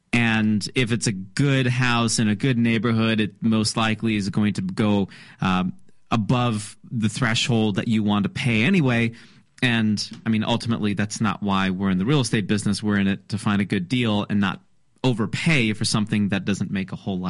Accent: Kalamazoo, Michigan, United States; I was born and raised in Kalamazoo, so we're Michiganders.

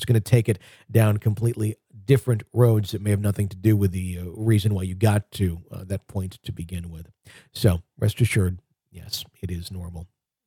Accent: the South, United States; accent: Southern; I'm from the South, but I have mostly lost my accent.

